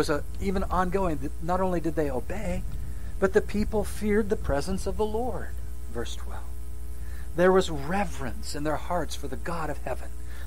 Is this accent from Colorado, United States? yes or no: no; Emporia, Kansas, United States; when I was a young lad and growing up in Emporia, just about going into high school, freshman